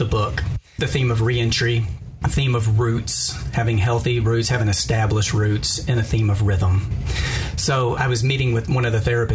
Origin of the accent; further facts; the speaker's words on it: Texas, United States; now in Memphis, United States; But I grew up in Texas, and I've lived in Memphis now for 9 years. So I've always lived in the South.